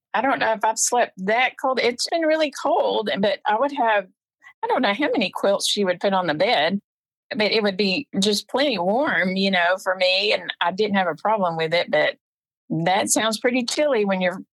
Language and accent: English; Tyler, Texas, United States; I was born and raised in Tyler, Texas, here in East Texas. It's a beautiful area. I still live in the area